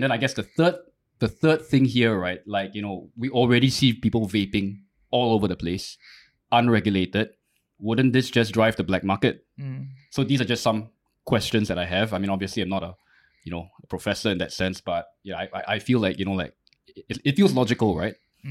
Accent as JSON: {"language": "English", "country": "Singapore", "said": "I didn't choose to kind of be born Singaporean. I am Singaporean."}